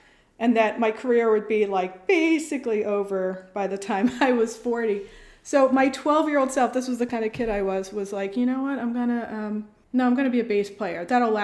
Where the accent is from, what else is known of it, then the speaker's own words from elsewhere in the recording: Philadelphia, Pennsylvania, United States; we would meet people and they'd say, oh, you're American, where are you from? And we'd say, Philadelphia.